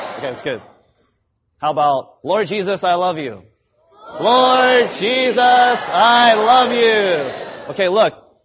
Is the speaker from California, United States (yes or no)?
yes; California, United States; you know, hey, I'm from Southern California. There's no Safeways where I live.